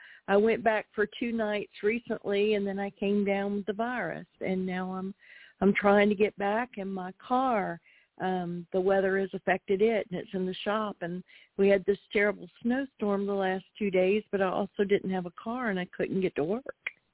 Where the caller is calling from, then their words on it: Oklahoma, United States; I'm in Oklahoma.